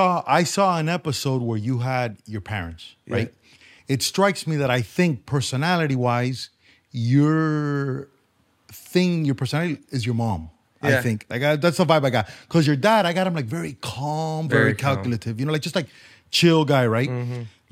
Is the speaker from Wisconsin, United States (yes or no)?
no; Miami, Florida, United States; Because I always say, growing up in Miami, we're at a disadvantage from everybody up north, bro.